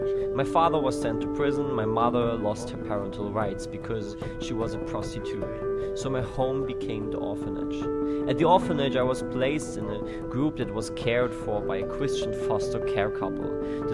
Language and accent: English; Bregenz, Vorarlberg, Austria; I was invited to a church service about 20 miles away from my hometown of Bregenz.